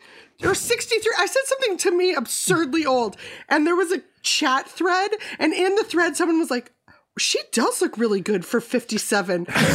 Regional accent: Minnesota, United States; now in California, United States; like, I'm from Minnesota originally, so generally Christmas and winter is white and freezing and like my soul.

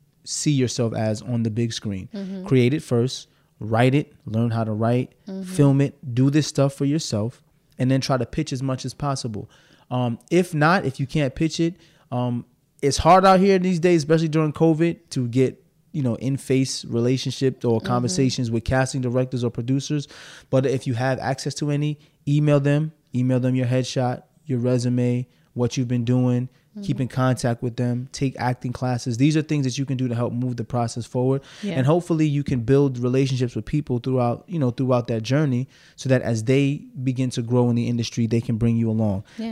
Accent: Brooklyn, New York, United States; I'm from Brooklyn, so I say ax.

